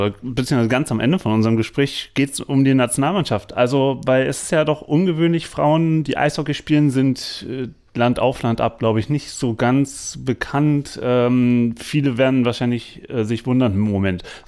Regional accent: Berlin, Germany; Also ich komme ja aus Berlin

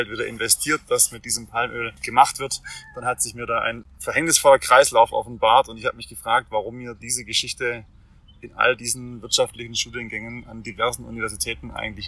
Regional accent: Swabia, Germany; ich bin ja Schwabe

